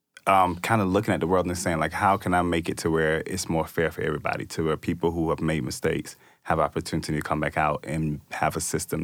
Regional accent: Florida, United States; So, first off, I'm not even from Georgia. I don't have a people think, like, you know, you really love Georgia. I'm from Florida.

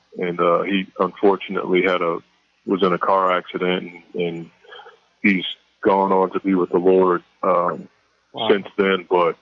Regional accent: Maryland, United States; I grew up on St. Barnabas Road, and Walt Williams grew up 5 minutes away from my apartment complex.

